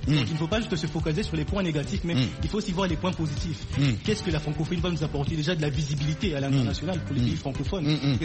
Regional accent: DR Congo; Je suis congolais et fier

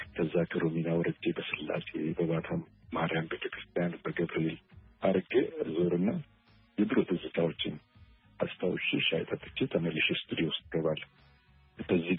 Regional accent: Addis Ababa, Ethiopia; ከልጅነቴ የነበረውን የማውቀውን እኔ ሰፈሬ ደቡብ ቃ የሚባለው ፊት ወር አካባቢ የተወለድኩት ቤተመንግስት ከይገባዋል ቱሪስት ሆቴል ጀምሮ እስከ አምባሳደር ድረስ

